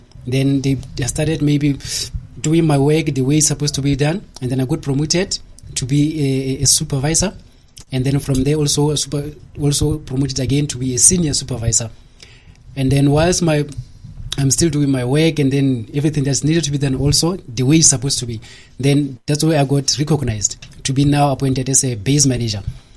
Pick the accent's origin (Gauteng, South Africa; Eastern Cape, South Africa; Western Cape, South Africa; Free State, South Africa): Free State, South Africa; Clarens; Well, I grew up in this little township called Clarence.